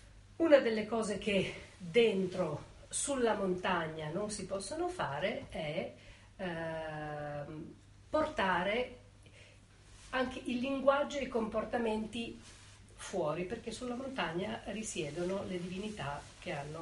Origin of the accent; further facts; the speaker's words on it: Rosta, Piedmont, Italy; Io sono di Rosta e questa roba mi fa sentire vicina.